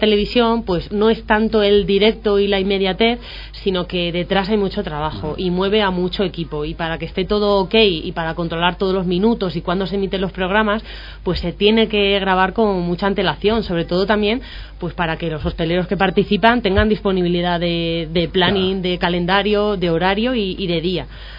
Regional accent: Guijuelo, Castile and León, Spain; Pues hombre, nosotros apostamos siempre por Guijuelo, pero que a mí me hace ilusión volver a ver a Guijuelo

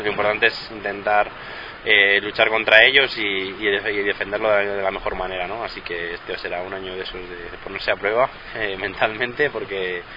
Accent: Guijuelo, Castile and León, Spain; el nombre de Guijuelo, el nombre de mi tierra donde me he criado y donde he pasado mucho tiempo.

